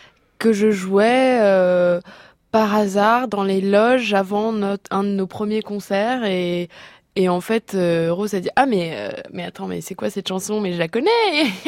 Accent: Argentina; also born or lived in Brazil / France; Je suis brésilienne. J'ai grandi en Argentine, en France.

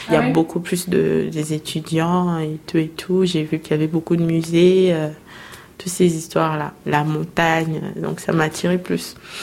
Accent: Kinshasa, DR Congo; Du Congo, Kinshasa.

